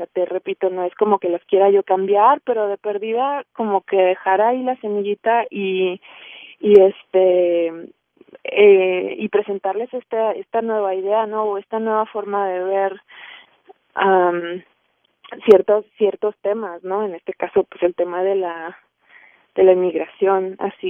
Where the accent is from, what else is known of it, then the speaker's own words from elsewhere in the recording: Ciudad Juárez, Chihuahua, Mexico; Sí, yo soy originaria de Ciudad Juárez, es una ciudad fronteriza con El Paso, Texas